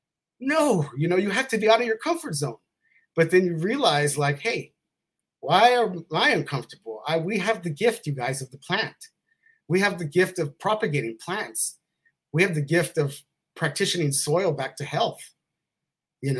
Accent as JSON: {"language": "English", "region": "California", "country": "United States", "said": "I'm from California in the hills, where it all come from."}